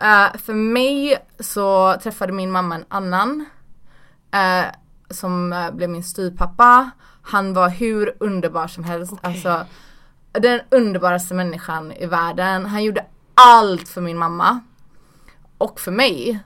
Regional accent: Stenungsund, Västra Götaland County, Sweden; Då hade jag nog precis flyttat till Göteborg. För jag växte upp i Görlanda heter det.

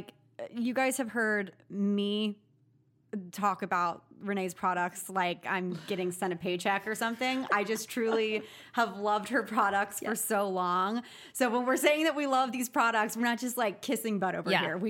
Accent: Texas, United States; Like, I'm from Texas. I want to meet her.

